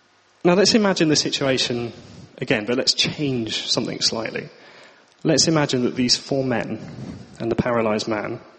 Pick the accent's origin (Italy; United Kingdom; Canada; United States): United Kingdom; I think we're very good as British people at being kind of persevering with things as they are, just dealing with it.